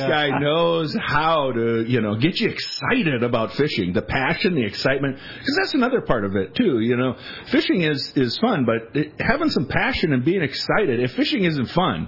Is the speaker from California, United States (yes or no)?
no; Bemidji, Minnesota, United States; I grew up in Bemidji, which is the first city on the Mississippi River. Lake Bemidji is, you know, we say we grew up on the lake.